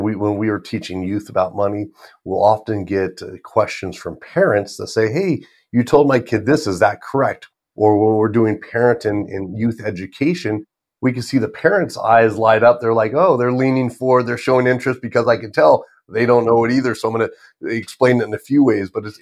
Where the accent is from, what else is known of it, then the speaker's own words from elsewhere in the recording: California, United States; Now, I grew up in Orange County, California.